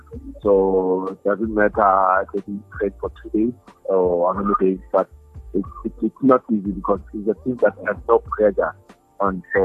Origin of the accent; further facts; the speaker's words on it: Bloemfontein, Free State, South Africa; They will have to leave Bloemfontein with the passion that they have, and that's my hometown.